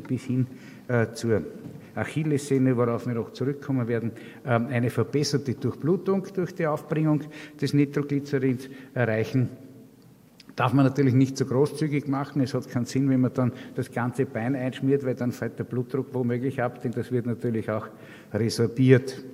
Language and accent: German; Austria; bei uns in Österreich